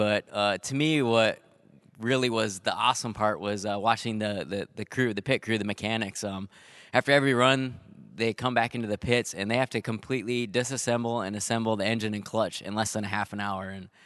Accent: Kindred, North Dakota, United States; I grew up in the area here. I grew up in Kindred, just south of town here.

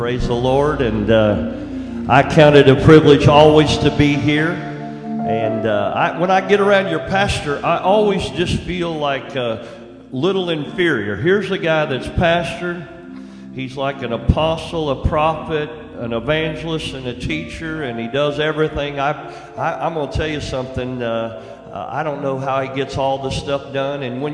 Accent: Oklahoma, United States; I grew up in Western Oklahoma. I grew up in the country. My dad was pastor, and he's still living.

